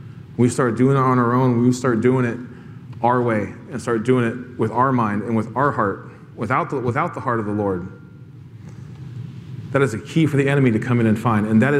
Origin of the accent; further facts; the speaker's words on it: California, United States; I grew up in Southern California.